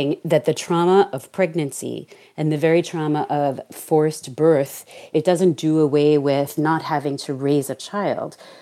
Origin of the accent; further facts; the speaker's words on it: New York, United States; born there; I was born in New York, where since 1970, abortion was safe and legal.